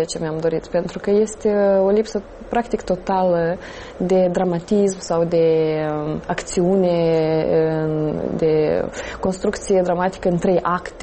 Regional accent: Moldova; eu sunt din Moldova și este țara mea

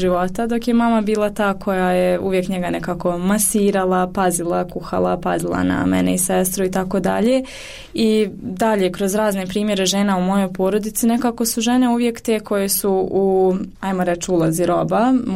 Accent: Bosnia & Herzegovina

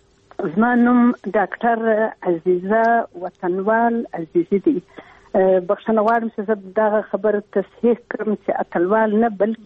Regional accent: Afghanistan; moved away

